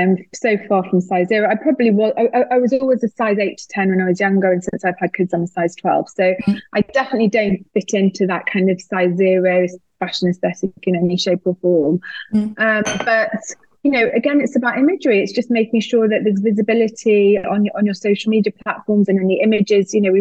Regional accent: England, United Kingdom; and also being Northern. I've had quite a few negative comments about my accent.

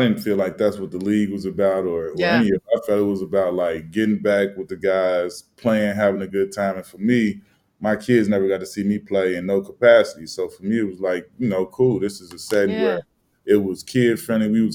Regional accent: Chicago, Illinois, United States; also born or lived in Los Angeles / New York; I come from Chicago, was, you know, played high school and at a high level, and then played college at a high level there. Then drafted to LA, 4 years there, 4 years in New York.

